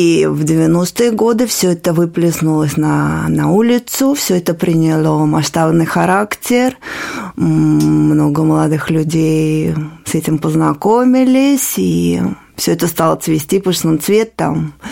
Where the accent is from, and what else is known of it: Moscow, Russia; born there